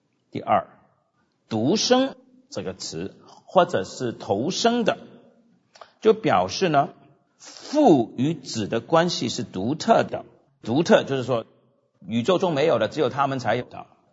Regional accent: China; 道就像我们中国人有天啊道啊等等啊太极啊

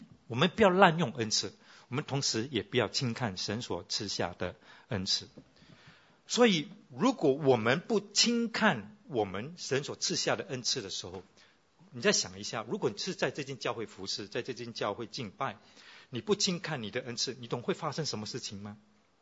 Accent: Singapore; 我是新加坡人，我也承认。

